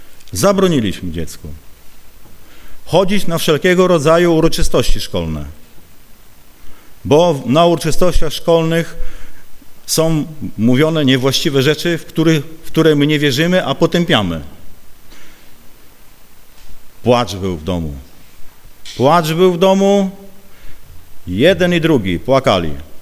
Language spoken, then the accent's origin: Polish; eastern Poland, Poland; Ja jestem ze wschodu Polski